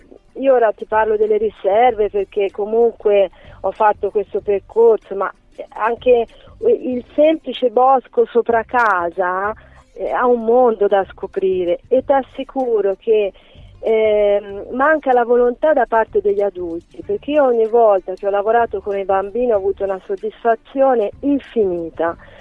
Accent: Cortona, Tuscany, Italy; la stessa Cortona, io sono di Cortona

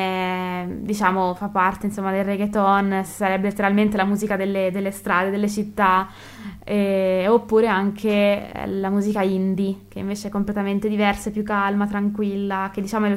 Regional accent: Cortona, Tuscany, Italy; sentendo che sono di Cortona

